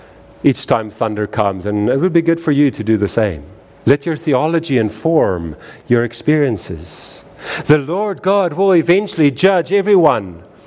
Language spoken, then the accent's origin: English; Rhineland-Palatinate, Germany; I'm from the Eifel. We love thunder.